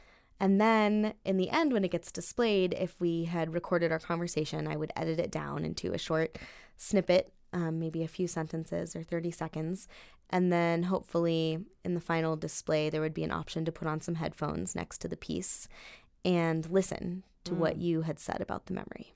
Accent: Denver, Colorado, United States; moved away as an adult; Well, I'm originally from Denver. I left when I was 18

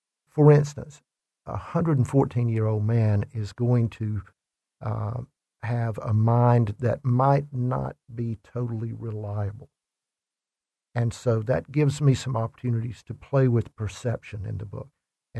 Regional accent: the South, United States; I'm from the South, so it's easy to put me on the shelves with Southern writers.

